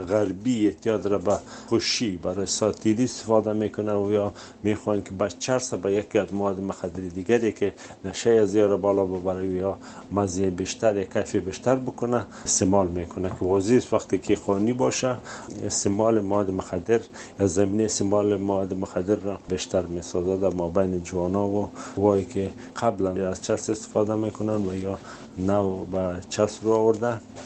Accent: Afghanistan; ما از افغانستان اومدیم

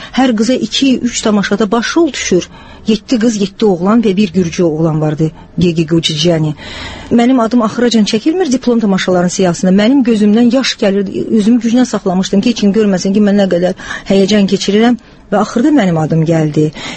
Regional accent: Baku, Azerbaijan; born there; Aprelin 25-də Bakıda anadan olmuşam.

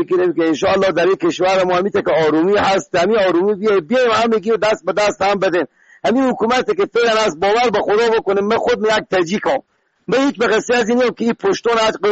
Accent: Afghanistan; ما خود ما افغانیم

